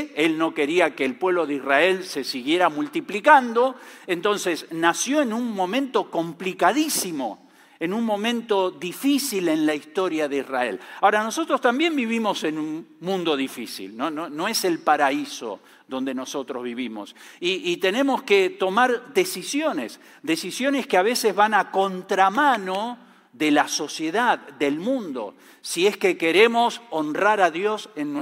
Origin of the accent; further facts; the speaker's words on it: Argentina; moved away as an adult; also born or lived in Chile / Mexico; now in Peru; Como decía Hugo, salimos de Argentina hace 43 años y hemos estado sirviendo en Chile, en México y ahora estamos en Perú.